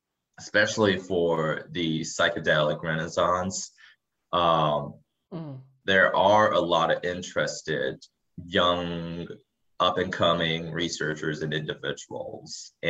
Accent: Singapore; especially growing up in Singapore where I come from

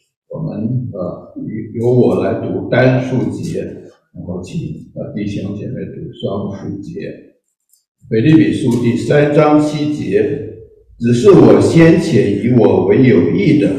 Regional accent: Taiwan; 我们台湾人呢，年纪大了，我们都说，哎呀，老了，没有用了

